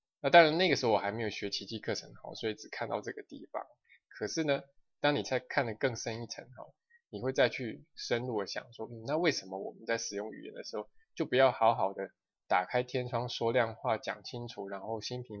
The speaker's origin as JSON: {"language": "Chinese", "country": "China", "said": "就像我们中国人讲的，一言不合就吵了起来"}